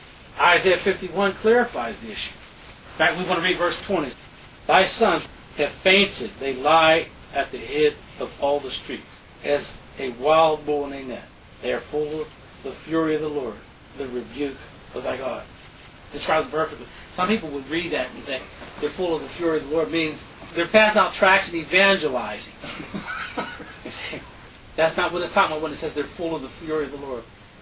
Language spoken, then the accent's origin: English; Jamaica; Well, I come from Jamaica. We received liberation. We received our own government 100 years ago.